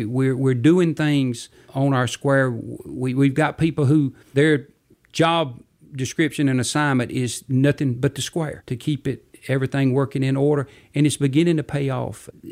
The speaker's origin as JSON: {"language": "English", "town": "Colquitt", "region": "Georgia", "country": "United States", "tie": "born or raised there", "said": "And that was my memory of growing up in Colquitt."}